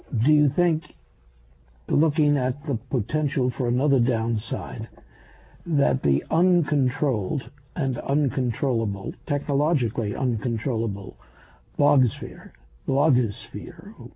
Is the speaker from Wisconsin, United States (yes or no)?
no; New York, United States; I guess since the Times is my paper, I'm a New Yorker